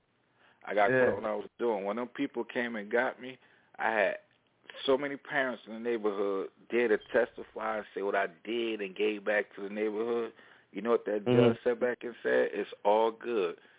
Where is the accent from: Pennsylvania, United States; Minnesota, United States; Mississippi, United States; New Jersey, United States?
New Jersey, United States; Paterson; it's like right here where I grew up at in Patterson.